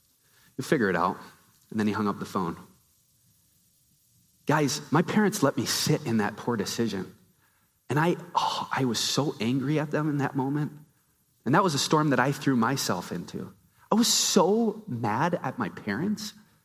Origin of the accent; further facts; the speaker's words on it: Minnesota, United States; And for me as a Minnesotan, it's an easy picture for me to think about